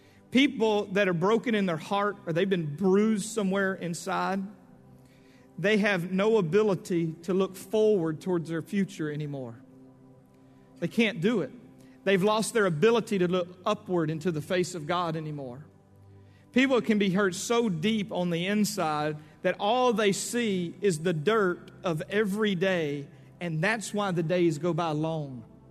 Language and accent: English; Louisiana, United States; You know, me, I grew up in Louisiana. We eat out of a ditch.